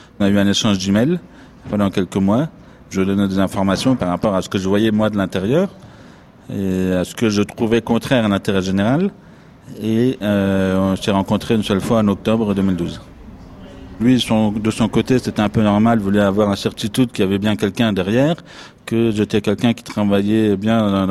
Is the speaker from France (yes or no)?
yes; France; je suis français